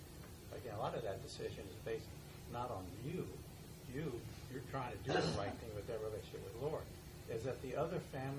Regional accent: El Paso, Texas, United States; born there; I was born in El Paso, Texas, desert.

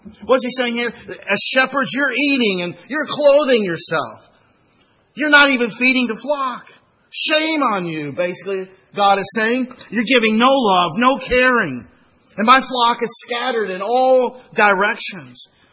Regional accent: Arkansas, United States; also born or lived in Florida; Now, I came from Arkansas, and I moved to Florida at one time.

